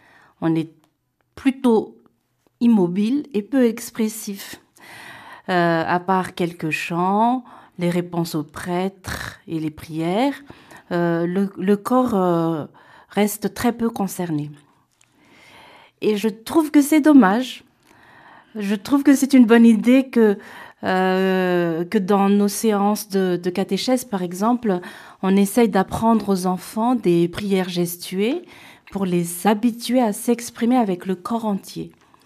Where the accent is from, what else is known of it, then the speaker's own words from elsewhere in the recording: Madagascar; chez moi, à Madagascar